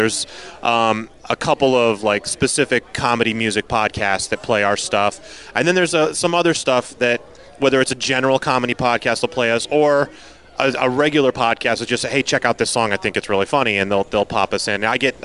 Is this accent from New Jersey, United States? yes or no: yes; New Jersey, United States; We're kind of spaced out around the country. I'm from New Jersey.